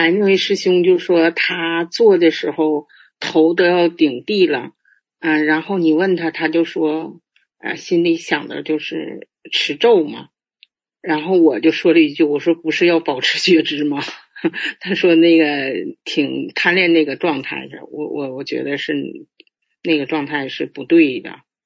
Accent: Qiqihar, Heilongjiang, China; 因为我家是齐齐哈尔的，黑龙江的嘛

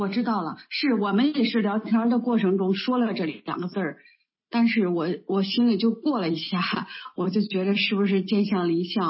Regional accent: Shijiazhuang, Hebei, China; 我是石家庄的，

